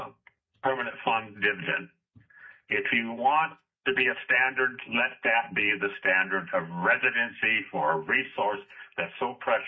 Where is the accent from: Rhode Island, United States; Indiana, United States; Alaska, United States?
Alaska, United States; Juneau; born there; I was born Juno on Territorial Bay. I was a young man when we got our statehood